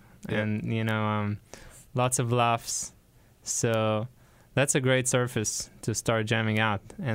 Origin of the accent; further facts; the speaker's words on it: Israel; now in United States; Yeah, born and raised.